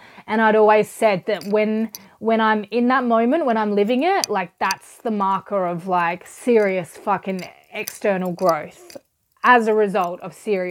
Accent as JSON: {"language": "English", "town": "Adelaide", "region": "South Australia", "country": "Australia", "tie": "born or raised there", "said": "Adelaide wasn't going to be home anymore. Still absolutely my hometown, but it wasn't home anymore."}